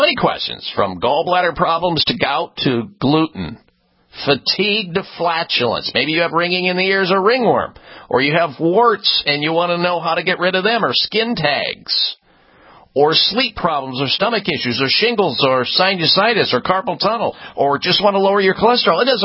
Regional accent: Midwest, United States; when I grew up in the Midwest, there was plenty of bottles of cough medicine because I had five siblings and parents

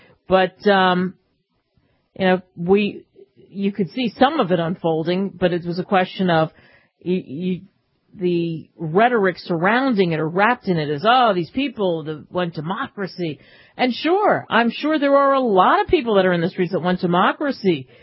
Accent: United States; thank God I'm an American.

